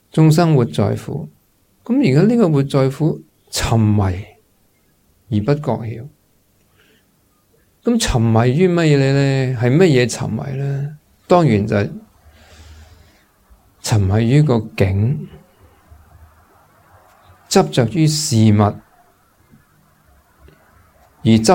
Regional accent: Hong Kong; 我哋香港人嘅苦系好多时系好多系嗰啲求不得

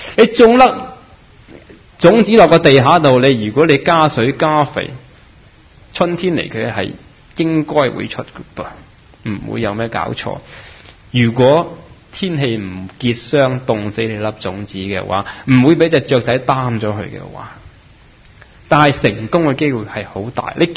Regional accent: Hong Kong; 我哋香港人好多人唔識呼吸

